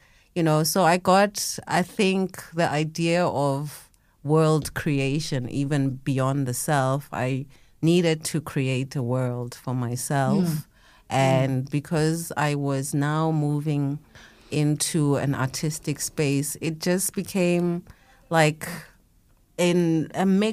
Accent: Johannesburg, Gauteng, South Africa; I'm in Joburg, I grew up in Joburg

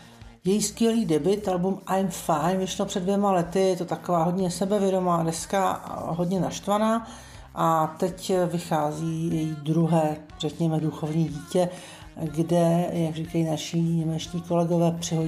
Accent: Australia; now in Berlin, Germany; Zejména já pocházím z Austrálie a tam je to úplně jinak. Tam je to počasí konstantní, není tam tolik změn.

